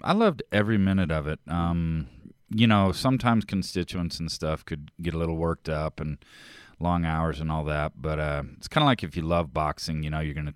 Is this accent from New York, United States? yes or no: no; Texas, United States; Yes, I'm from Texas. Went to school in Massachusetts, a small liberal arts college, Williams College